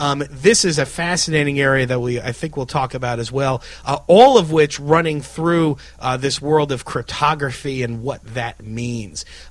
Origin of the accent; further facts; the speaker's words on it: New York, United States; just wondering why people were smiling so much, particularly as a New Yorker.